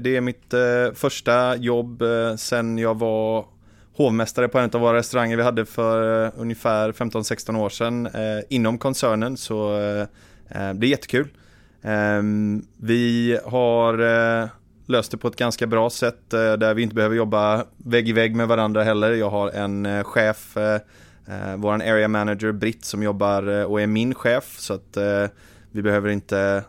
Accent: Gothenburg, Västra Götaland County, Sweden; moved away as an adult; Jag är född och uppvuxen i Sverige. Jag bodde i Göteborg fram tills jag var ungefär 18

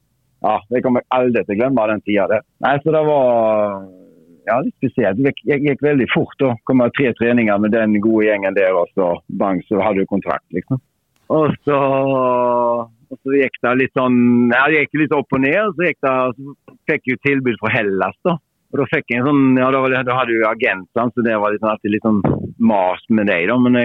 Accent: Stord, Vestland, Norway; Vi hadde jo en sånn kompisgjengen hjemme på Stord

